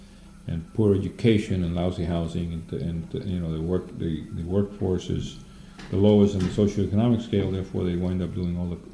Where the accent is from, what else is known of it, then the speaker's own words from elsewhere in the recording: Puerto Rico; How this country sees Puerto Ricans, I think for the most part we're still seen in a very, very poor light.